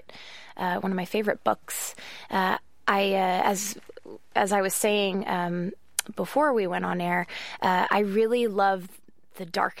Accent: Los Angeles, California, United States; I grew up in Los Angeles

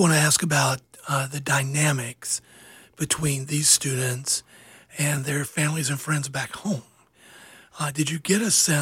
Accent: Georgia, United States; You know, the saying that I always heard growing up in Georgia was, you know, don't get above your raising.

